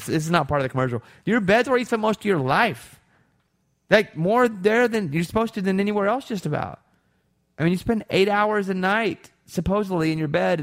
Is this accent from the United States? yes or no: yes; Mountain Pine, Arkansas, United States; my buddy Scotty, who lived next door to me growing up in Mountain Pine, now lives in Kansas City.